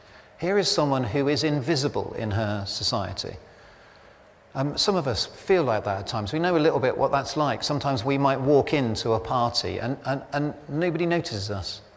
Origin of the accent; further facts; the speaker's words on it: United Kingdom; Now, for us as British people, we're kind of going, well, you know, we would have done it, we would have been much more gentle than that. In fact, we're so British